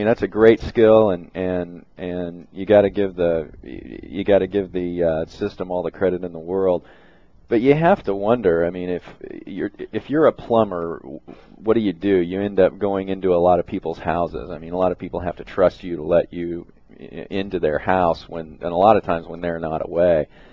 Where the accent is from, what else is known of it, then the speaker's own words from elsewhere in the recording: Hutchinson, Kansas, United States; I grew up in Hutchinson